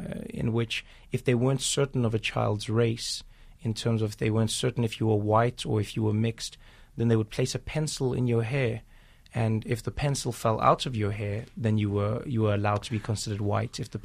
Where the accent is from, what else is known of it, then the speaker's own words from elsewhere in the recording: South Africa; They never wrote my father's name. Never even wrote the country I was from. They said I was from Swaziland because they could not justify my lightness from South Africa.